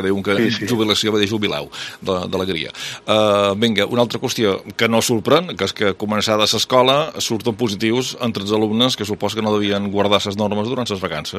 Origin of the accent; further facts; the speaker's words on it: Balearic Islands, Spain; ja som els primers de les Balears